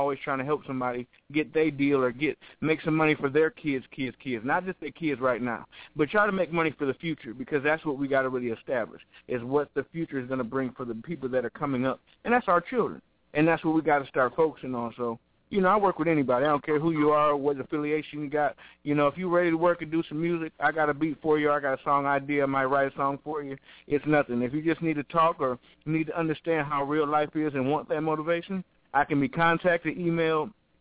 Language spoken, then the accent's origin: English; Lorain, Ohio, United States; I'm originally from Ohio. Some people know Lorain, Ohio is Steel City. It's a really rough city, you know. It's not too far from Cleveland